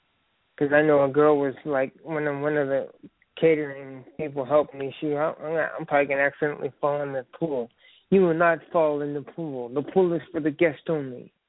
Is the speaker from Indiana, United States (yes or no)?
yes; Lafayette, Indiana, United States; if anyone lives in my hometown of Tooting County in Lafayette, where I'm from, we have a Feast of the Hunter's Moon.